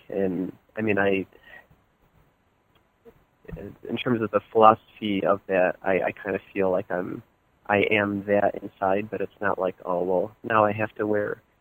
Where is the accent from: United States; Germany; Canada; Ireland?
United States; Buffalo, New York; I grew up in Buffalo, and I really don't have a big following here.